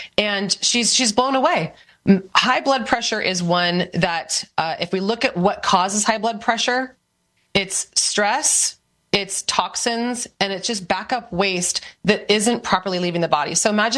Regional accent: California, United States; I'm from Northern California myself, so hi. I don't live there now

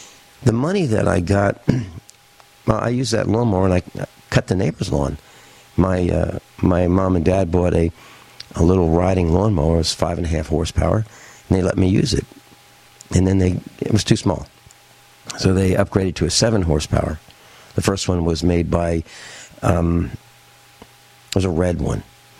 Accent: United States; I mean, as an American, as an Italian who became an American along with my grandmother

